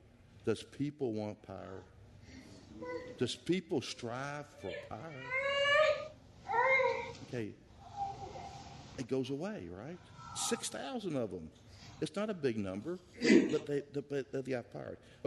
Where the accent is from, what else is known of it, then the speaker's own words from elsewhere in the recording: Oklahoma, United States; I grew up in Oklahoma. Okay, I think Oklahoma's a great place, you know.